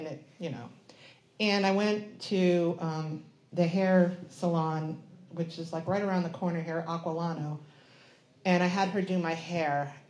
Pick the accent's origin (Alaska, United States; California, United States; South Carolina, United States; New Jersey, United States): New Jersey, United States; accent: New Jersey; I'm from New Jersey, and I have a strong New Jersey accent, and we decided we needed a professional.